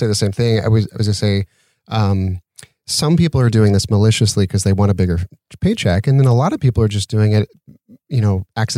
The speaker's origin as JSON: {"language": "English", "region": "Utah", "country": "United States", "moved": "as an adult", "lives_now": "Santa Monica, United States", "said": "Utah, like nowhere land."}